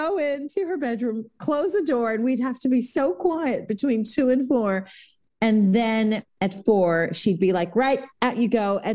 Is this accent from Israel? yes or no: yes; Jerusalem, Jerusalem District, Israel; growing up in Jerusalem, specifically in the 80s, it just really wasn't a thing